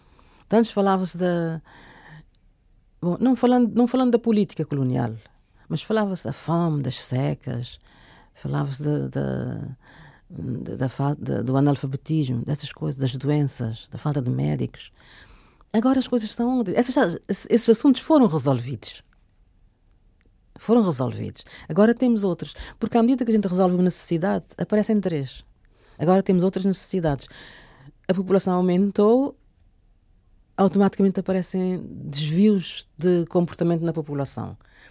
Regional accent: Cape Verde; born there; Eu disse: ah, interessante, eu também.

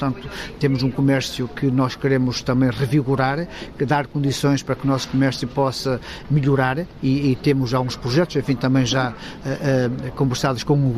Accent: Vila Nova de Cerveira, Norte, Portugal; born there; now in Valença, Portugal; Exatamente, sou natural, nasci em Vila Nova de Cerveira, mas vivo já aqui em Valença há 34 anos.

